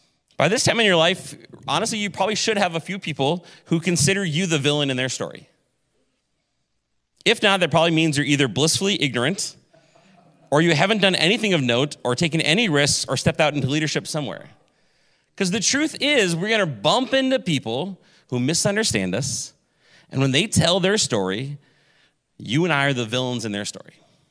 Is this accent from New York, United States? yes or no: no; Maple Grove, Minnesota, United States; I grew up in Maple Grove, went to Cedar Island Elementary School, which is not too far from here in Maple Grove.